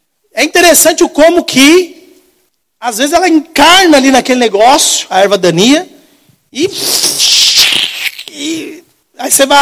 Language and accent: Portuguese; São Paulo, Brazil; Gente, nós somos de São Paulo, nosso foco é poluição, autocarro, asfalto, a gente não sabe o que é terra.